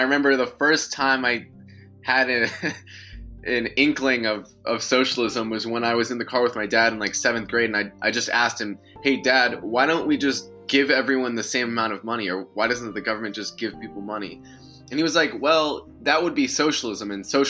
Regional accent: Connecticut, United States; I grew up in Connecticut, in Fairfield County. And anyone that's from there knows, you know, this is a very wealthy place.

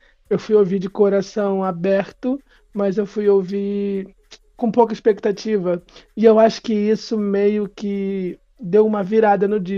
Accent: Rio de Janeiro, Brazil; Nós não pudemos ir porque somos do Rio.

